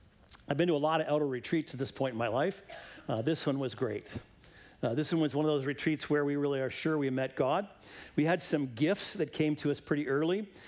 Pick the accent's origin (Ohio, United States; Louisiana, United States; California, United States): Ohio, United States; I grew up in Ohio in an area where there are a lot of Amish.